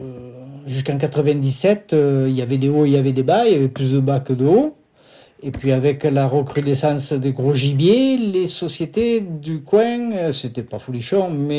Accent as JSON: {"language": "French", "town": "Avignon", "region": "Provence-Alpes-Côte d'Azur", "country": "France", "tie": "born there", "said": "j'ai 63 ans. Je suis né en 1960 à Avignon."}